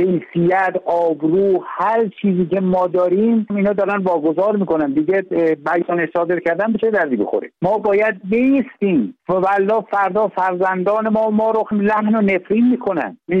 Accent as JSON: {"language": "Persian", "country": "Iran", "said": "برادرام هستن، ایلم هستن، ما بختیاری هستیم. 8 میلیون بختیاری پرچم بختیاری رو برخواهند داد."}